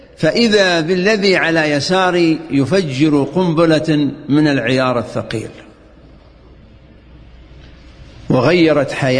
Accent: Al Majmaah, Riyadh Province, Saudi Arabia; أنت من وين؟ أنا من المجمعة

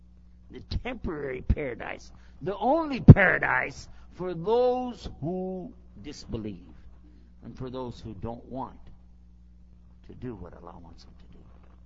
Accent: Texas, United States; I translate it to Texas language. I'm from Texas, what can I tell you?

